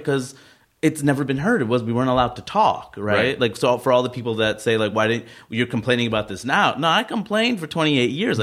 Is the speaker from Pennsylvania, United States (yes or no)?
no; Queens, New York, United States; Especially, I grew up in Queens.